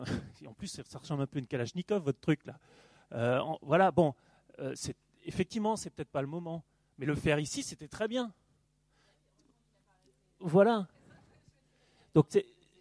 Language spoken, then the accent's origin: French; Rédené, Brittany, France; je suis un élu de Quimperlé, mais je suis natif de Redéné.